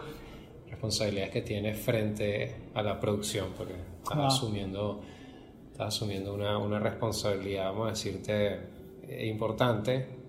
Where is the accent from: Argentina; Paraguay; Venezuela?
Venezuela; Caracas, Capital District; Originalmente soy de aquí, de Caracas. Y bueno, he vivido toda mi vida aquí. Mi papá es de Irán, mi mamá es de Venezuela. Pero bueno, yo me crié en Caracas.